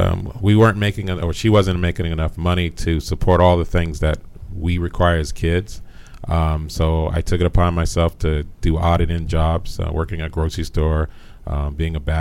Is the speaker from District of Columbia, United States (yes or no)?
yes; Washington, District of Columbia, United States; Washington, D.C.